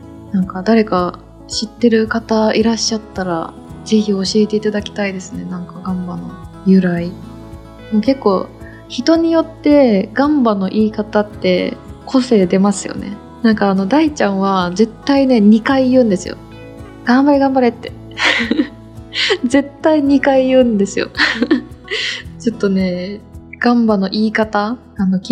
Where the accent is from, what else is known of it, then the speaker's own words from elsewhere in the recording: Aichi, Japan; 私愛知県出身で、